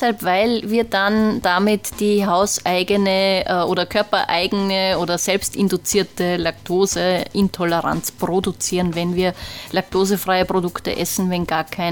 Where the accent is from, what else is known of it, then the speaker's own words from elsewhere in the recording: Austria; Hafermilch ist bei uns in Österreich oft angereichert mit Kalzium.